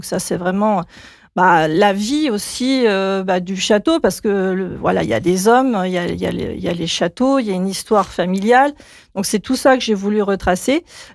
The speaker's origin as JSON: {"language": "French", "town": "Domérat", "region": "Auvergne-Rhône-Alpes", "country": "France", "lives_now": "Quinssaines, France", "said": "je suis originaire de Domérat et je réside à Quincennes."}